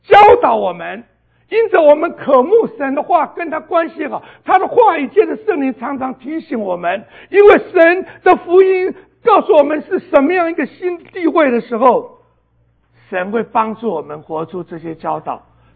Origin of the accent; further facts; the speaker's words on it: Taiwan; 我是台湾来的，我知道我被神改变了。